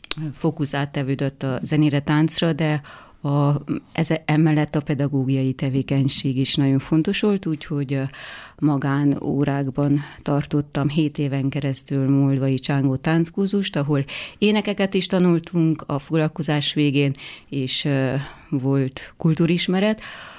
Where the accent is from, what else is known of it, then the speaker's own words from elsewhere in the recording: Tușnad, Harghita, Romania; now in Hungary; egy nagyon hasonló falusi kulturális közegben, nevezetesen Alcsíkon, Újtusnádon születtem, és ez ugye nagyon közel áll az erdélyi falusi bármely falunak a kultúrájához